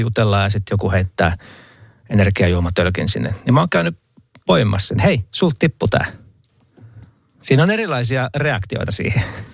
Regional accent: Luumäki, South Karelia, Finland; pidin yhdet juhlat kotikunnassani Luumäellä tuossa viime syksynä

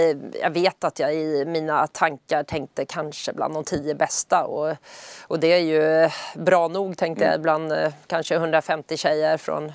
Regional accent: Södertälje, Stockholm County, Sweden; Jag hade ju småsprungit lite mindre lopp i Södertälje där jag är uppvuxen.

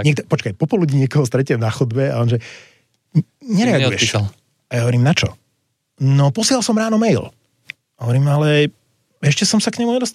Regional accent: Prešov, Prešov Region, Slovakia; ja som chlapec z Prešova

